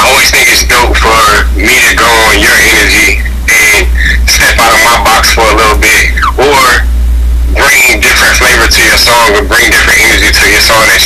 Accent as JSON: {"language": "English", "town": "Paterson", "region": "New Jersey", "country": "United States", "tie": "born or raised there", "said": "So, like I said, I'm from New Jersey, Patterson, New Jersey, born and raised. And I grew up on Broadway Ave"}